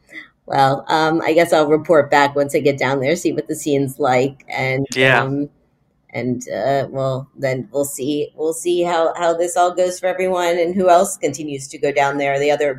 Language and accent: English; Miami, Florida, United States; Miami's my hometown, so it's always interesting for me to see these type of articles and news about what's happening there.